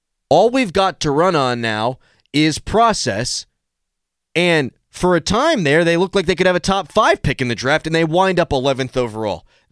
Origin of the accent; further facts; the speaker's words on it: Lebo, Pennsylvania, United States; I grew up in Lebo. I went to St. Bernard's. I grew up off of Beverly Road.